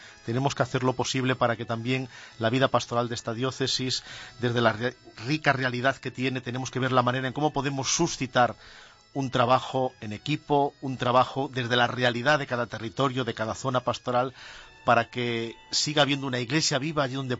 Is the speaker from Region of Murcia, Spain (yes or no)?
no; Ourense, Galicia, Spain; cuando uno se define como gallego, como ourensano, al mismo tiempo te defines como ciudadano del mundo.